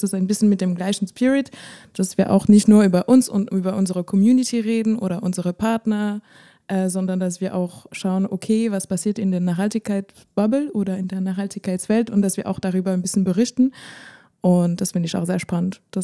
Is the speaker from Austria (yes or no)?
no; France; German is a second language; ich komme aus Frankreich, das hört man eventuell durch die paar Fragen, die ich beantworten werde.